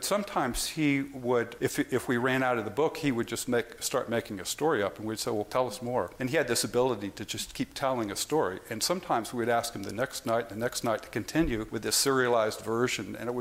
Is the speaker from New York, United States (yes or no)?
no; San Francisco, California, United States; And I grew up in San Francisco, and that's where you had to go.